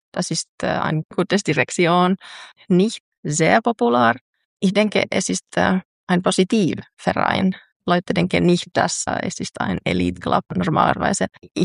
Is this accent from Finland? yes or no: yes; Jyväskylä, Central Finland, Finland; German is a second language; Ja, ich komme aus Jyväskylä. Jyväskylä ist in der Mitte Finnland